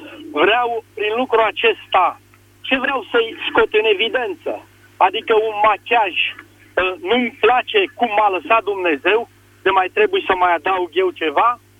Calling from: Bucharest, Romania; din București

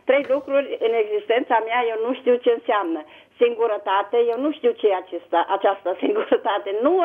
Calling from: Bucharest, Romania; vă sunt din București.

